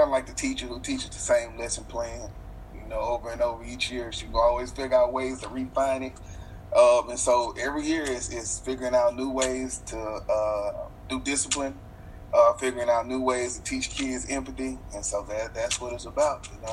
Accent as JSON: {"language": "English", "town": "Shreveport", "region": "Louisiana", "country": "United States", "tie": "born or raised there", "said": "I was a para in Shreveport, Louisiana, which is my hometown."}